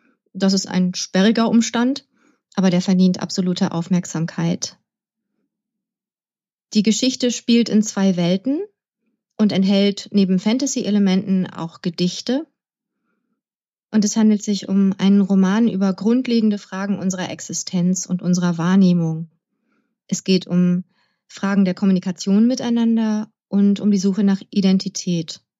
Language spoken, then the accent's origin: German; Bremerhaven, Bremen, Germany; born there; also born or lived in Münster; now in Braunschweig, Germany; Ich bin in Bremerhaven geboren, also ein echter Fischkopf und Nordsee-Nerd. Ich habe sehr lange in Münster gewohnt